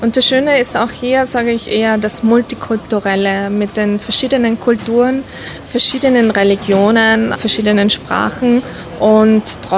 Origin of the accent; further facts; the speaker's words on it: Tyrol, Austria; Es ist einfach irgendwo so schön, auch bei uns zu Hause in Tirol ist. Es ist dann trotzdem von den Leuten her ein bisschen eng.